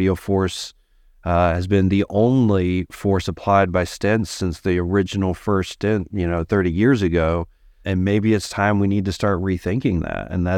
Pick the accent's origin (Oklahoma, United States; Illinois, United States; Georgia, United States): Georgia, United States; So, you know, I grew up in Georgia.